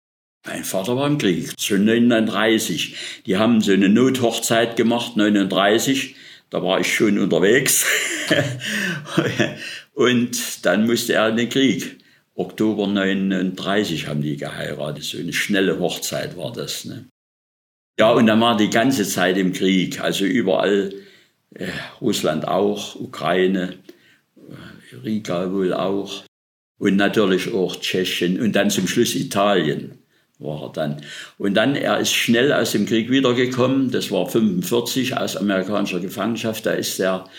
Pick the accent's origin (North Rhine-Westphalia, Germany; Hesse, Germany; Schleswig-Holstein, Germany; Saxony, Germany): Saxony, Germany; Chemnitz; born there; Ich bin in Chemnitz geboren, am 11. März 1940.